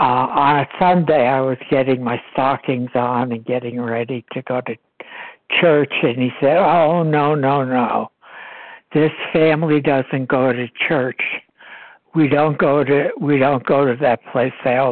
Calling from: New Jersey, United States; from New Jersey, East Coast.

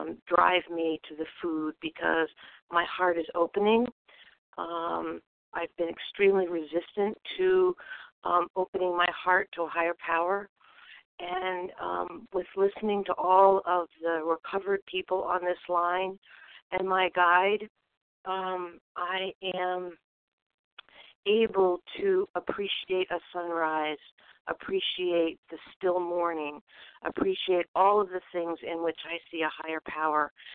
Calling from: Vermont, United States; I'm calling from Vermont.

